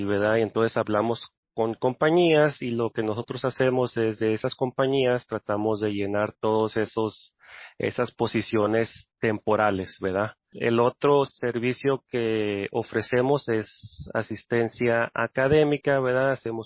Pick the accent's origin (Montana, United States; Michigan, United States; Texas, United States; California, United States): California, United States; also born or lived in San Diego; Yo nací en San Diego, California, pero me crié aquí en el centro de California. Tengo ya más de 30 años aquí en el Valle.